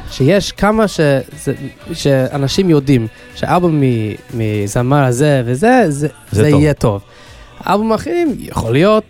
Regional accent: Los Angeles, California, United States; Hebrew is a second language; now in Israel; אני מלוס אנג'לס, ועכשיו אני פה

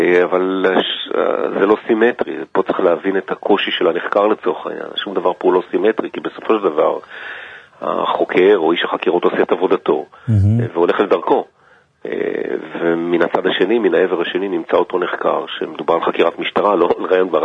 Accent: Tel Aviv, Tel Aviv District, Israel; גדלתי בתל אביב, והיום אני גר בשרון, ביישוב שנקרא צורנה.

